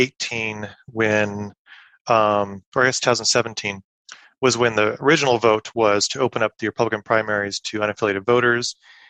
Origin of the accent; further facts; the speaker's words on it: Colorado, United States; I work for a tech-enabled healthcare company, and I grew up here in Colorado.